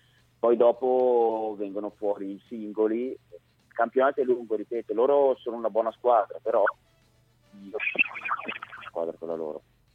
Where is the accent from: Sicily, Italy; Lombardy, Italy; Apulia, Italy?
Lombardy, Italy; Bergamo; Quindi io sono di Bergamo, mentre venivo su Siena l'ultima parte l'ho fatta al telefono